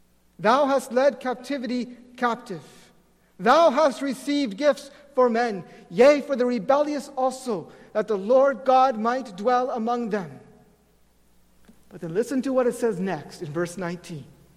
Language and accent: English; Mitchell, Ontario, Canada; now in Grand Rapids, United States; When I left my hometown in Mitchell, Ontario, to come to Grand Rapids